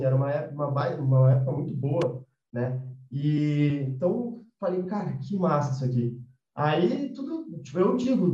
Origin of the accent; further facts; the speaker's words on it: Porto Alegre, Rio Grande do Sul, Brazil; E aí eu estava em Porto Alegre, ali, na minha cidade natal, estava morando sozinho já, tudo mais.